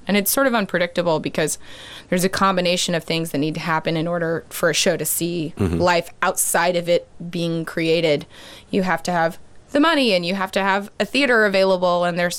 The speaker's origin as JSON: {"language": "English", "town": "Jackson", "region": "Tennessee", "country": "United States", "tie": "born or raised there", "said": "it seems, that Jackson, Tennessee might have good sushi. There's like a baller sushi restaurant in my hometown."}